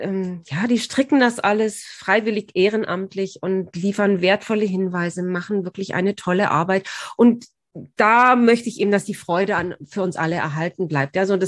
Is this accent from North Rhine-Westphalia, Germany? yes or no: no; Bad Tölz, Bavaria, Germany; weil Tölz eben meine Heimatstadt ist, war das irgendwie so, das hat mich wahnsinnig gefreut